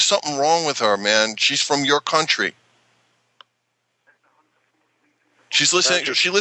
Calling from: New York, United States; Oh, believe it or not, I'm calling from New York, in the United States.

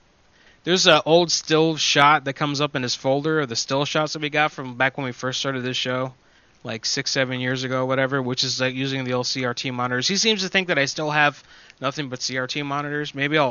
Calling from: New York, United States; I'm calling from New York.

